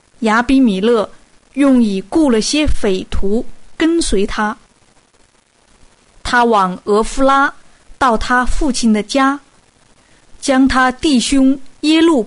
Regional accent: China; 我想我们中国人对于这种事情太熟悉了。中国历史上为了争夺王位而骨肉残杀、同室操戈的事情实在是太多了。

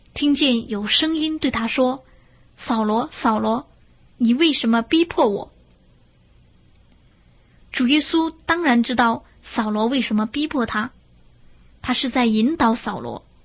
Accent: China; 我们中国人最关心自己的祖宗了

